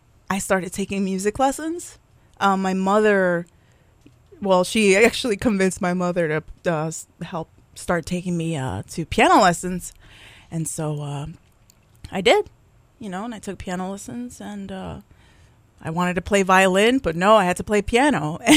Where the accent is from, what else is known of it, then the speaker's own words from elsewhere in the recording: Port Chester, New York, United States; I grew up in a small town, 2 mile radius, right near Connecticut, Port Chester, New York, in Westchester County.